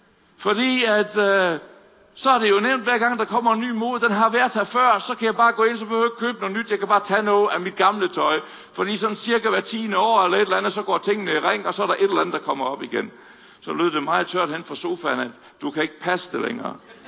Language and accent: Danish; North Denmark Region, Denmark; nu er jeg opvokset i Nordland, nordjysk grønlangkål. Den er der bare.